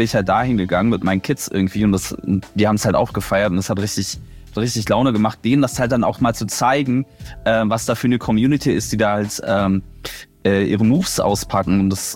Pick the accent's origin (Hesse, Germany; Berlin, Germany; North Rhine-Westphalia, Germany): Berlin, Germany; ich bin direkt an der Berliner Mauer groß geworden